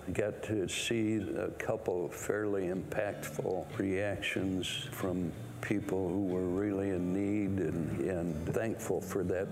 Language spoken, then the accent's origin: English; Missouri, United States; also born or lived in Iowa; Originally from Missouri. We moved around a lot. I call Iowa home.